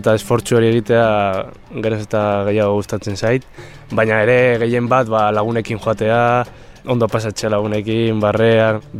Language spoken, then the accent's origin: Basque; Vitoria-Gasteiz, Basque Country, Spain; born there; 20 urte ditut, Gasteizen jaio naiz